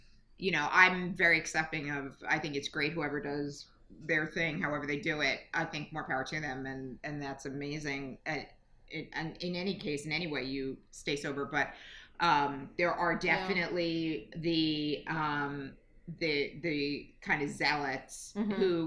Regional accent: New Jersey, United States; I grew up in Jersey.

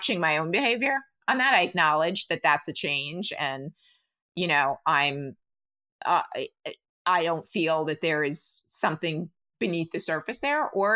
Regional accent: New Jersey, United States; And I grew up in New Jersey. Total Jersey girl.

